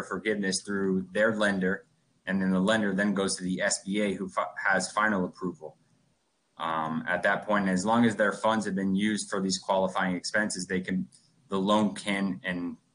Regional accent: Miami, Florida, United States; now in Orlando, United States; So I was born and raised in Miami. I moved up to Orlando in 2016.

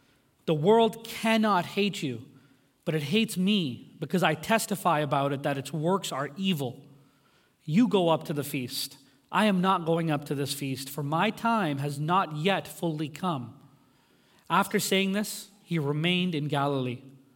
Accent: New Delhi, Delhi, India; born there; And I was born in New Delhi, India, and so my parents and I, we had taken a trip back there to see some family.

